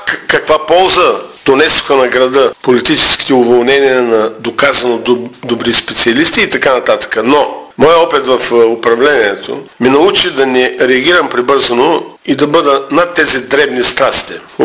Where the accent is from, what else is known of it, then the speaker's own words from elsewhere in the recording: Burgas, Burgas Province, Bulgaria; Но като бургазлия, ви давахте за лошо или за хубаво съвсем обективни оценки